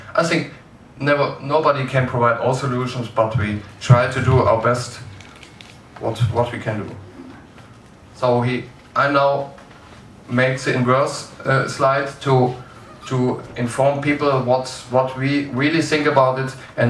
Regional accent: Germany; I'm from Germany, and so in Germany Linux

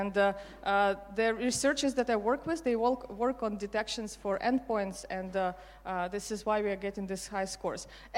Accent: Ukraine; now in Netherlands; I'm from Ukraine, but I moved to Netherlands about 14 years ago right now, so I have two homes

